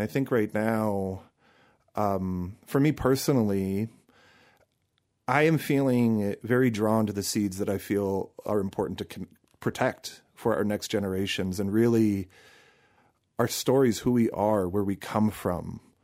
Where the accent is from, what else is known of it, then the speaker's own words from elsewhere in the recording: Milwaukee, Wisconsin, United States; I'm from Milwaukee. My family moved here in 1985. My mother is Chinese. My father is Irish. And having grown here, really grown up here in the abundance of the city